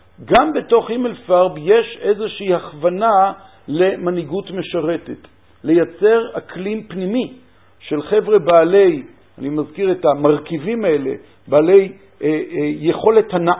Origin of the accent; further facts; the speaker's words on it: Ramat Gan, Tel Aviv District, Israel; אבל כשאני גדלתי ברמת גן